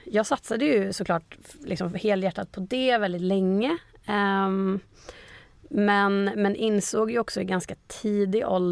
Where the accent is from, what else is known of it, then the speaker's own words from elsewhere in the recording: Umeå, Västerbotten County, Sweden; moved away as an adult; also born or lived in Gothenburg; now in Stockholm, Sweden; Och det tog mig från Umeå, där jag är född och uppvuxen, till Göteborg en sväng. Och sen flyttade jag hit till Stockholm för att spela med Hammarby.